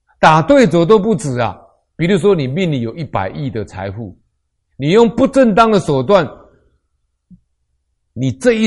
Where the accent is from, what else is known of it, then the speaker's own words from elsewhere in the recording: China; 我们中国人讲说，贵为天子，富有四海